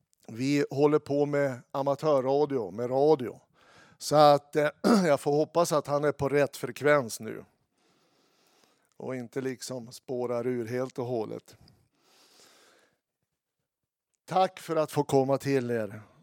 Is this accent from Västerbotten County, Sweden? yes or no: yes; Umeå, Västerbotten County, Sweden; så född och uppväxt i Umeå, 59 år.